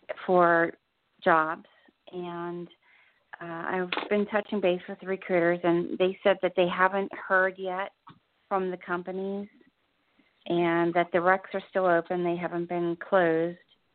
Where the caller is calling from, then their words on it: New Jersey, United States; I'm in New Jersey. It's really nice and sunny out here today, too.